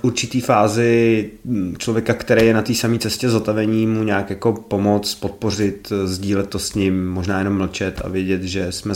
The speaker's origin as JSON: {"language": "Czech", "town": "Železná Ruda", "region": "Plzeň Region", "country": "Czechia", "tie": "born or raised there", "moved": "as an adult", "lives_now": "Prague, Czechia", "said": "přestěhoval jsem se k tatínkovi na Železnou Rudu, kde byl vedoucí hotelu. Tam jsem nějakou dobu strávil do svých 18 let a pak jsem vylítl vlastně z Hnízda do Žáru velkoměsta, do Prahy"}